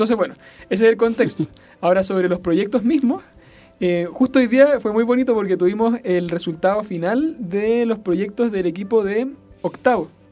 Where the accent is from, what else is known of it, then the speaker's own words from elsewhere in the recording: Chile; accent: Chilean; now in Mexico; Yo soy chileno, como habrás notado por mi acento.